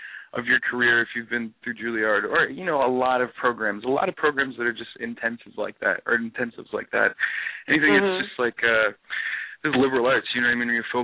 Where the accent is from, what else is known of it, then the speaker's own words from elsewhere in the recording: Sarasota, Florida, United States; where I grew up in Sarasota, it's like there's a lot of theater camps. It's a huge, like, arts community